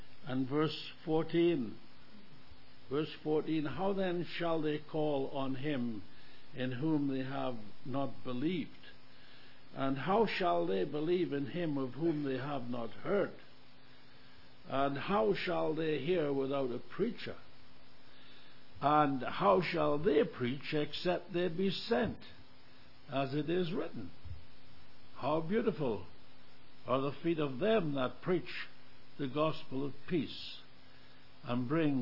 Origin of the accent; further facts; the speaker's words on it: United Kingdom; now in Canada; We are British, and we have served the Lord in many different countries in this world.